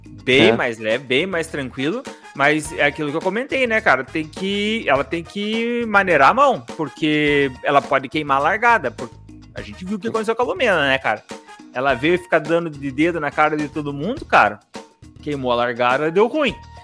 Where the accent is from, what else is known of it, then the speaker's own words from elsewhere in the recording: Curitiba, Paraná, Brazil; Nós de Curitiba... Vamos dizer assim, daqui a pouco apaguem o que eu disse, né? Nós temos um sotaque desgraçado também, né, cara?